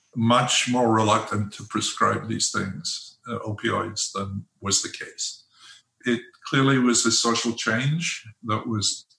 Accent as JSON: {"language": "English", "town": "Edinburgh", "region": "Scotland", "country": "United Kingdom", "tie": "born or raised there", "said": "when I was a kid growing up in Scotland in a very lower middle class part of Edinburgh"}